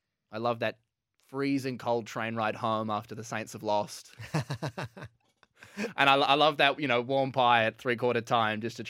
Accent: Melbourne, Victoria, Australia; I think, you know, born and bred in Melbourne, you have to love your footy.

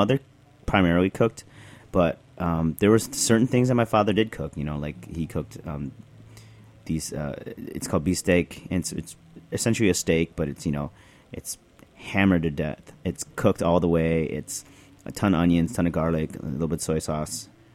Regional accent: Chicago, Illinois, United States; Yeah, I'm born and raised in Chicago. You know, my parents had a house out about 20 minutes northwest of downtown Chicago, a place called Niles. And, you know, I'm a first-generation American, and, you know, my parents are Filipino

